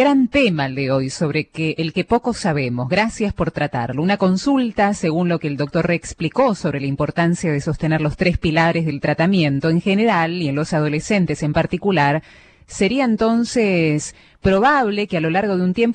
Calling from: Palermo, Buenos Aires, Argentina; de Palermo, ¿no?

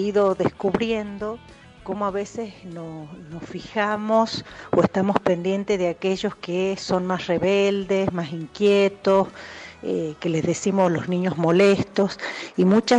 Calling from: Tucumán, Argentina; de Tucumán.

